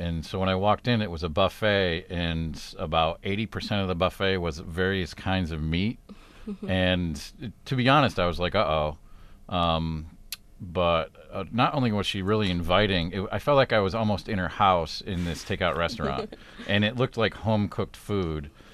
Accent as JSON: {"language": "English", "town": "San Diego", "region": "California", "country": "United States", "tie": "born or raised there", "said": "And I grew up in San Diego, where their beans and rice were plentiful."}